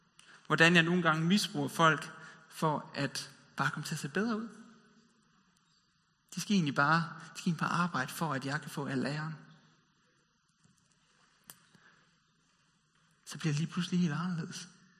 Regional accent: West Jutland, Denmark; det som man i Vestjylland, der hvor jeg kommer fra, vil kalde

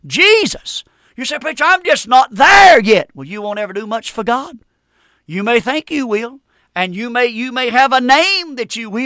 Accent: North Carolina, United States; And I'm from North Carolina.

